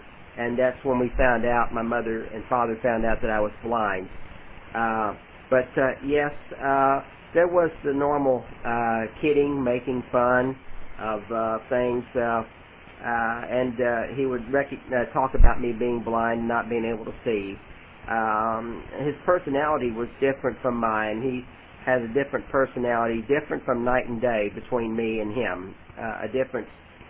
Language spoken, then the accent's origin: English; Bowling Green, Kentucky, United States; born there; I was born in Bowling Green, Kentucky, which is about 120 miles southwest of, actually 120 miles which is from Louisville, Kentucky